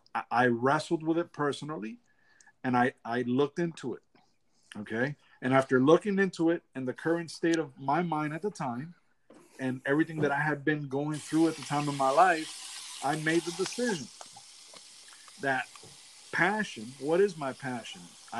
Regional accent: Hialeah, Florida, United States; I'm Cuban because my dad's Cuban. I grew up in Hialeah. I consider myself to be Cuban, but there's an influence of Colombia that I'm very passionate to.

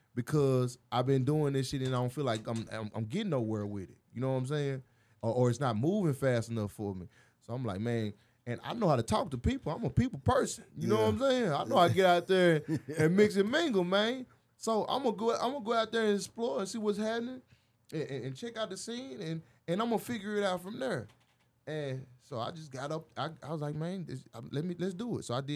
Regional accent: Arkansas, United States; I came from Arkansas, you know.

